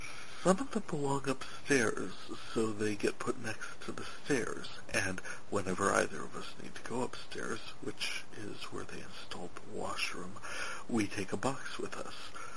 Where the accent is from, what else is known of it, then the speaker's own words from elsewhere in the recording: North Dakota, United States; I am from North Dakota.